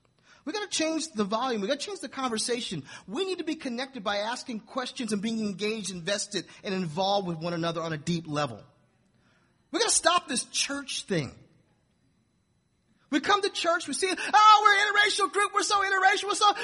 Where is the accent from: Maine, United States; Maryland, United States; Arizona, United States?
Maryland, United States; Baltimore; You need to ask me how I grew up in Baltimore City.